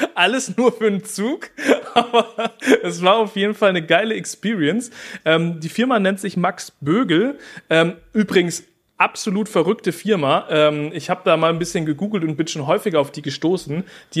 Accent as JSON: {"language": "German", "country": "Germany", "said": "Und bei uns in Deutschland, wenn da eine Bundesstraße gebaut werden soll, da muss erstmal über Jahrzehnte eine Planungsgeschichte da an den Start gebracht werden."}